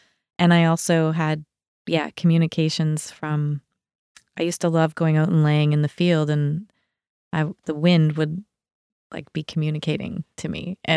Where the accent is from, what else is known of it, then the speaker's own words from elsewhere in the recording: Port Medway, Nova Scotia, Canada; Yep. I grew up in Queens County in Port Medway.